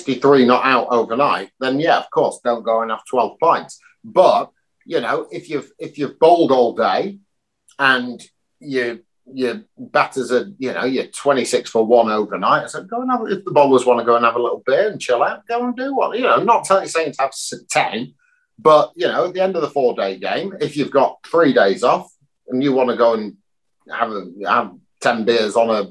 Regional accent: North West England, United Kingdom; I grew up in Lancashire and played all age group Lancashire and was under 19 player of the year for Lancashire.

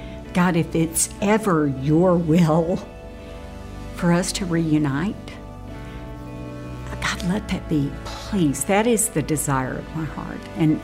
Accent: Dallas, Texas, United States; I grew up in Dallas in a really wonderful but imperfect family.

